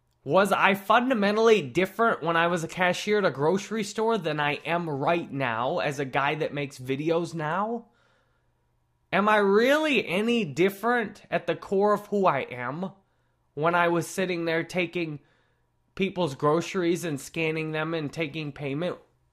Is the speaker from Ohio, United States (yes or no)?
no; Farmington, Michigan, United States; born there; also born or lived in Texas / New Mexico; I was born in Farmington or near Farmington, Michigan. That's where my family's from.